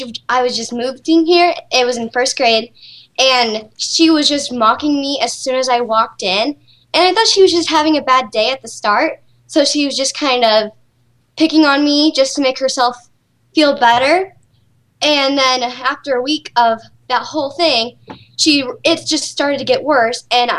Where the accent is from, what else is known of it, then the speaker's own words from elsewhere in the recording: Hilliard, Ohio, United States; I am from Hillier, Ohio.